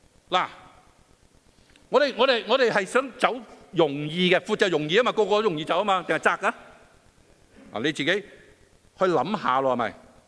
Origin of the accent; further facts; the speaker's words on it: China; 好啦，我哋中國人都講啦